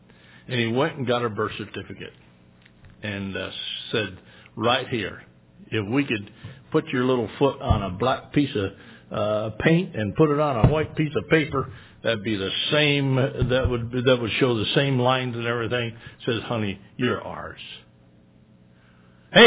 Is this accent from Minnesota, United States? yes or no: no; Michigan, United States; Not really. I'm from Michigan